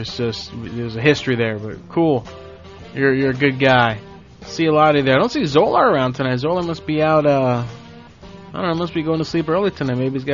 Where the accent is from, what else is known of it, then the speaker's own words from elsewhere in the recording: Florida, United States; I've been born and raised in Florida. I've never seen snow in my life.